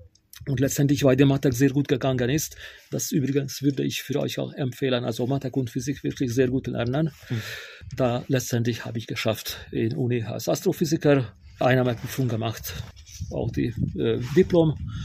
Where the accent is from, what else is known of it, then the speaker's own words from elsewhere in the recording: Hungary; German is a second language; moved away as an adult; now in Austria; ich komme aus Ungarn und 1990 bin ich nach Österreich rausgekommen, also ich lebe hier schon seit 34 Jahren.